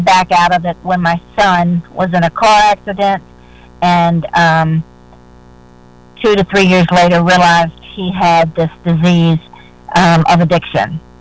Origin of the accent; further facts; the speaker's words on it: Virginia, United States; Well, I'm from Virginia, and … as you said.